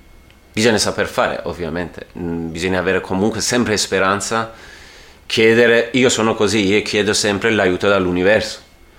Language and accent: Italian; Iran; Italian is a second language; now in Italy; In Iran fare le magie è un peccato.